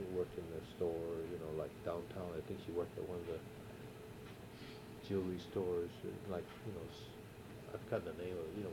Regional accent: Los Angeles, California, United States; I was born in Los Angeles.

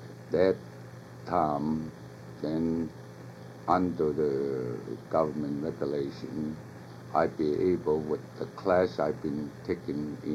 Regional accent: Los Angeles, California, United States; Yeah, I grew up in the Chicano district. Not very good.

